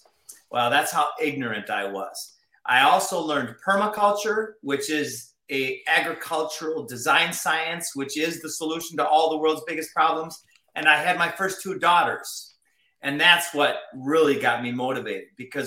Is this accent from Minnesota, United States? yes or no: yes; Minnesota, United States; So I grew up in Minnesota.